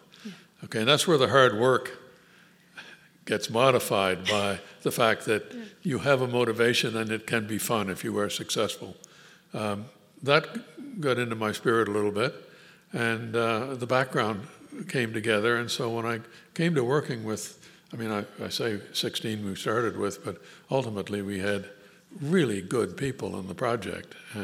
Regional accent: Canada; and as a Canadian, I didn't feel that comfortable with that. So I came back to Canada.

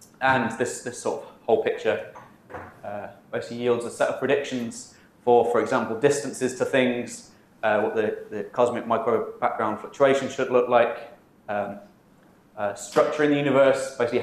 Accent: Durham, North East England, United Kingdom; I'm from Durham.

